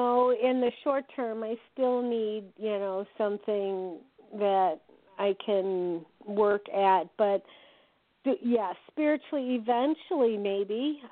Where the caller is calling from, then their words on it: Wisconsin, United States; I'm calling from Wisconsin.